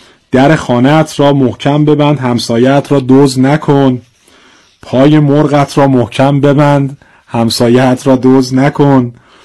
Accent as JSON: {"language": "Persian", "town": "Tehran", "region": "Tehran Province", "country": "Iran", "tie": "born or raised there", "said": "به جهتی که بچه تهران هستم، مسائل تاریخ تهران برام خیلی جذابه"}